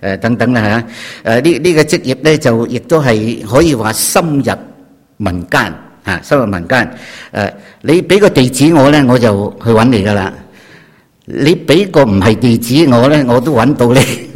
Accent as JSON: {"language": "Cantonese", "country": "Hong Kong", "tie": "born or raised there", "said": "你知道我喺香港长大嘅，香港长大吓。咁啊，长大咧之后咧，我又喺香港做嘢嘅，几人知道啦？我喺香港有近20年嘅时间咧，系做社会工作者嘅"}